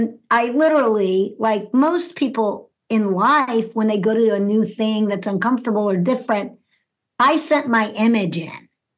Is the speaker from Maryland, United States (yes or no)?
no; Houston, Texas, United States; So I grew up in Houston, Texas, and I am Jewish.